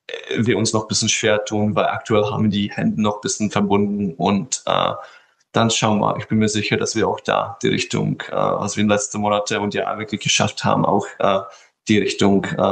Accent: Czechia; German is a second language; now in Germany; ich ursprünglich auch vor 12 Jahren halt aus anderer Land komme. Ich komme ursprünglich aus Tschechien. Und Anfang an habe ich auch kein einziges Wort halt gesprochen

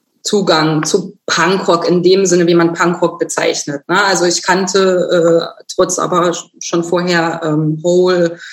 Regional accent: Oberwiesenthal, Saxony, Germany; ich bin in Oberwiesenthal zur Schule gegangen

